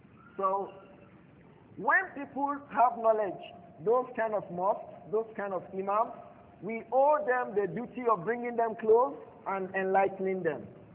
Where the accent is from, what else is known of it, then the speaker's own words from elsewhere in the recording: South South, Nigeria; English is a second language; moved away as an adult; also born or lived in Osun; Although I'm from Oshun. But I don't have that because I did not grow amongst them. Where you grow influenced you a lot. I grew up in the South South, 25 years before I left. I was 25 years old when I left South South.